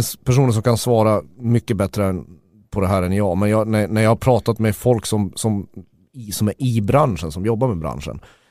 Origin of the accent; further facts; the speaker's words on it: Sweden; Det kanske man bara tycker som svensk